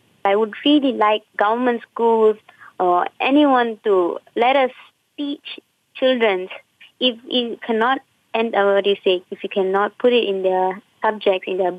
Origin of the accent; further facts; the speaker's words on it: India; Okay, as an Indian, I'm an Indian.